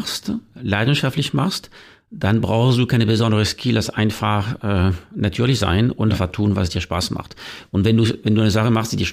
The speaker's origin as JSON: {"language": "German", "country": "France", "lives_now": "Germany", "said": "Also allgemein, erstmal ist als Franzose in Deutschland besonders einfach, weil wir"}